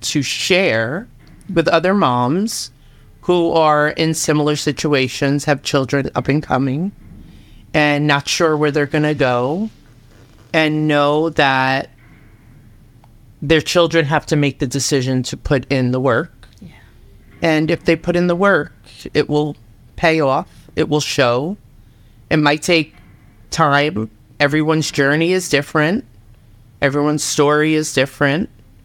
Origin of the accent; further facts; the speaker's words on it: New York, United States; I'm a New Yorker.